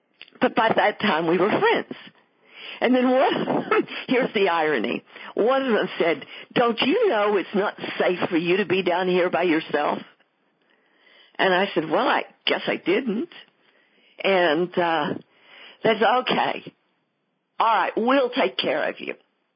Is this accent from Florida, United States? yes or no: no; Texas, United States; accent: Texas; So I played up my Texas accent, and I said, well, I'm from Texas.